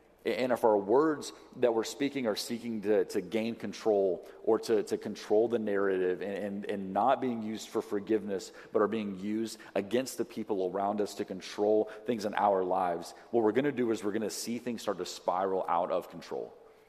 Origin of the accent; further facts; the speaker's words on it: Southern United States, United States; Or my favorite, just from growing up in the South, is Southern prayer requests